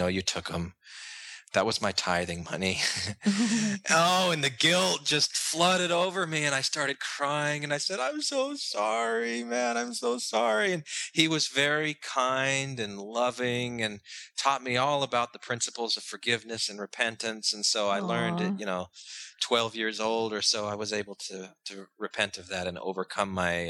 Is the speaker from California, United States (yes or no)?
no; Arizona, United States; You know, I grew up in Arizona.